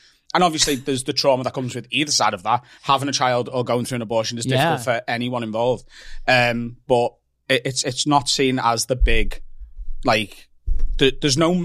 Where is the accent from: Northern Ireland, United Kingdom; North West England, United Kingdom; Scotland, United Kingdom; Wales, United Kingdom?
North West England, United Kingdom; Liverpool; I'm from Liverpool.